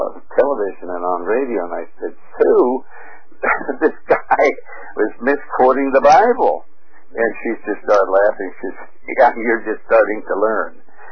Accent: Montana, United States; I'm from Montana

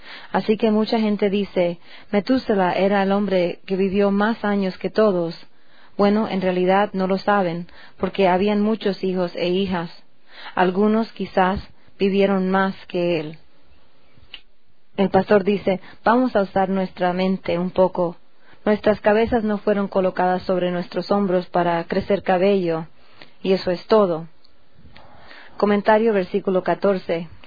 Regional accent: Windom, Montana, United States; Hay algunos pueblos como el pueblo de Montana, de donde vengo yo. Yo vengo de Windom, Montana. No tenía ni 100 personas ese pueblo. Deberían haber unas 30 o 40 personas en todo el pueblo.

